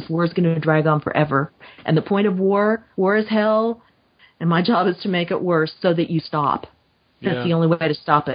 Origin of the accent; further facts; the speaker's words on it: Kansas, United States; now in Texas, United States; I grew up in Kansas. I'm living in Texas